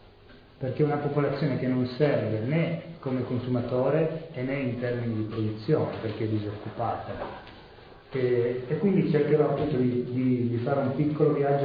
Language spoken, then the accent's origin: Italian; Turin, Piedmont, Italy; io sono un ragazzo di periferia, vengo dalla periferia di Torino, Mirafiori